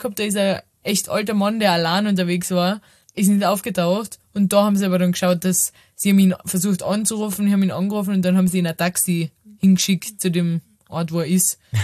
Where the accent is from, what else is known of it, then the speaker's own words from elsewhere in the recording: Vienna, Austria; Ich verhalte mich wie so, als wäre ich mein Leben lang in Wien aufgewachsen.